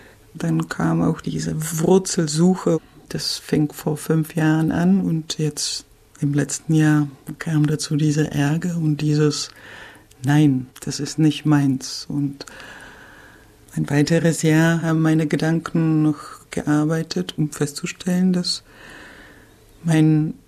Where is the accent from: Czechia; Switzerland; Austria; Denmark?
Czechia; German is a second language; now in Germany; Wo ich herkomme, war auf einmal fremd. Ich konnte es nicht verstehen. Die Ausrichtung der tschechischen Regierung